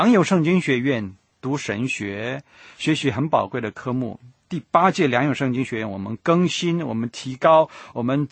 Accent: Shandong, China; 我是山东人，我常觉得山东人呢很直啊，

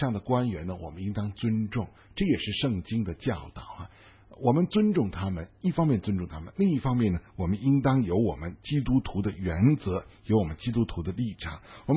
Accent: China; 我们自己作为中国人

